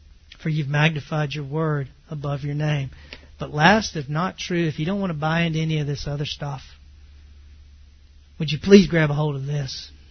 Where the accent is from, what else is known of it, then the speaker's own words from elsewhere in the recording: Texas, United States; And growing up in East Texas, it either bites you, stings you, gores you. It's pretty rough country.